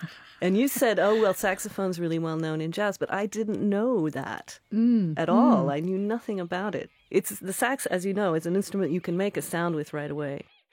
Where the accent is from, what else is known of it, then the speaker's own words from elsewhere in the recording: Seattle, Washington, United States; Well, I come from Seattle, and musically, I come from a lot of silence.